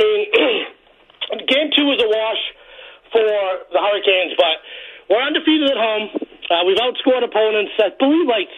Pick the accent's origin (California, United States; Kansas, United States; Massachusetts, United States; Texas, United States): Massachusetts, United States; Boston; I'm a Bostonian.